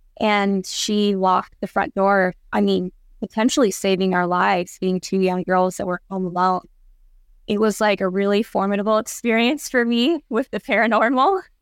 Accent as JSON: {"language": "English", "town": "Mesa", "region": "Arizona", "country": "United States", "tie": "born or raised there", "said": "And I grew up in Mesa, Arizona, which is it's a poorer area."}